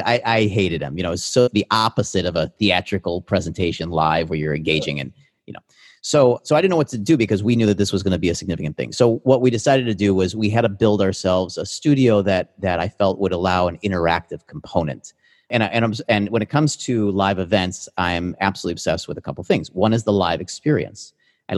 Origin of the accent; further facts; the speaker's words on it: Chicago, Illinois, United States; You know, I grew up in Chicago in improv.